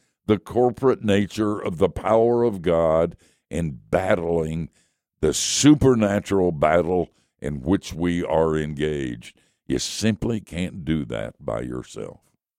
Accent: United States; I'm American, and whenever I'm in California and at that airport where there's a statue of John Wayne, I kneel.

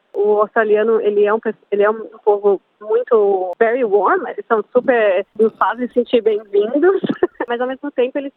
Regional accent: São Paulo, Brazil; De São Paulo.

